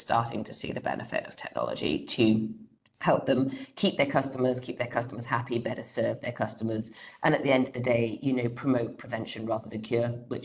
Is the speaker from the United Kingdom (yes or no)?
yes; Wales, United Kingdom; we are Welsh, we're proud to be Welsh, and we should never forget that.